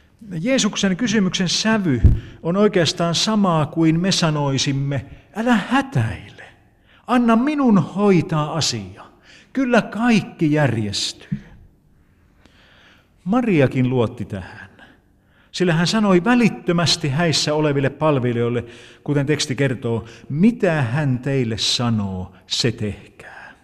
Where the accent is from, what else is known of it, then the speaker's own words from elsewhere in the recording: Central Finland, Finland; Minun kotiseudullani Keski-Suomessa eräissä häissä pääsi käymään niin onnettomasti, että siellä loppui ruoka.